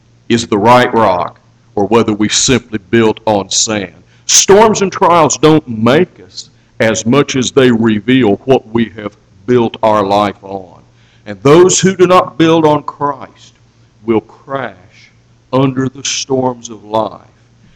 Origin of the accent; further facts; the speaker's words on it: Kansas, United States; And I was raised in the West, at least the Midwest. I was raised out on the flat plains of Kansas